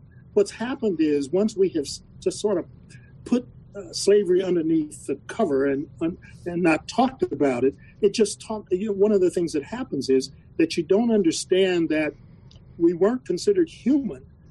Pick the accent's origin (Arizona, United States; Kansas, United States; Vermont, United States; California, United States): Kansas, United States; Kansas City; I grew up in Kansas City, Kansas, in a segregated community, all black community.